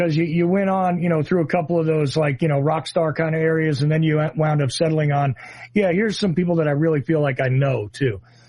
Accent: New Jersey, United States; I love talking to guys from my home state too.

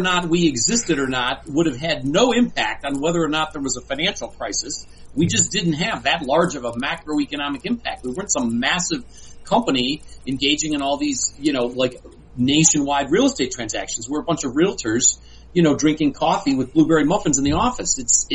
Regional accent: Cleveland, Ohio, United States; I love Cleveland, Ohio. It's my hometown

